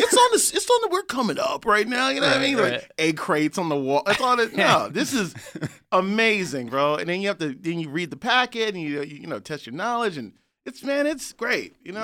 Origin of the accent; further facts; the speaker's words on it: San Francisco, California, United States; I'm from San Francisco, where the equivalent of Skid Row is the Tenderloin